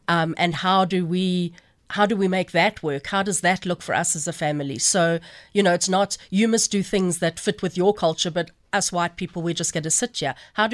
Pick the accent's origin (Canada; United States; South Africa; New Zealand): South Africa; my husband's Afrikaans, I'm English